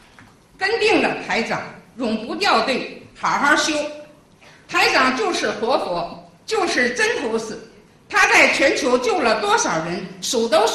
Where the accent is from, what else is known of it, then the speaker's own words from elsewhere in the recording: Tianjin, China; 我是天津的